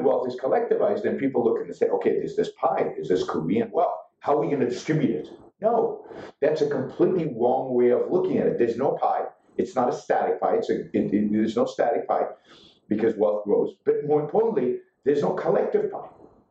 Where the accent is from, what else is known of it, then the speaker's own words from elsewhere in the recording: Israel; Israel, when I was growing up in Israel, Israel was a socialist country.